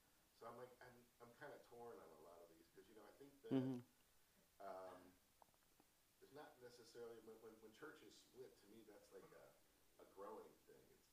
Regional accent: Ohio, United States; And, I'm from Ohio originally

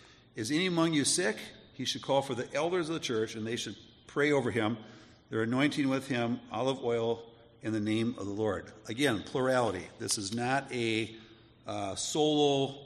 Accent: Wisconsin, United States; growing up in Midwestern small town, USA, northern Wisconsin, and how I grew up, right?

